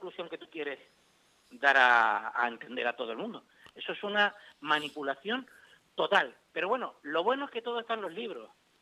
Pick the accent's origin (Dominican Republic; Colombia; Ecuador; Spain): Spain; Los genocidas somos los españoles.